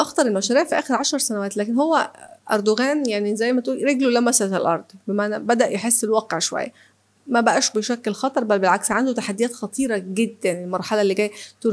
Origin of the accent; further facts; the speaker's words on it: Egypt; احنا مصريين قدماء